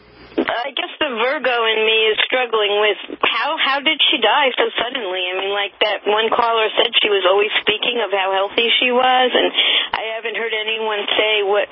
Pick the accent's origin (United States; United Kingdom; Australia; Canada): United States; New York; moved away as an adult; now in Virginia Beach, United States; I'm from New York originally. I moved here in 1988 to Virginia Beach, and I used to listen to her when in New York on WOR all the time.